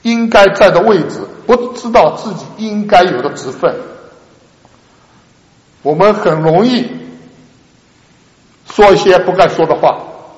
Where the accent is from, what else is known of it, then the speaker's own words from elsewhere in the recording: China; 我们中国人就不一样，见义勇为，冲，把警察扔一边，自己冲上去